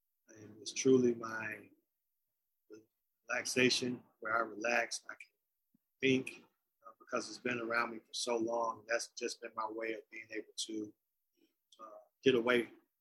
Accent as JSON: {"language": "English", "town": "Birmingham", "region": "Alabama", "country": "United States", "tie": "born or raised there", "said": "I was raised in Birmingham, Alabama, in the. A lot of people probably don't think this, but we have a lot of projects in Birmingham, Alabama."}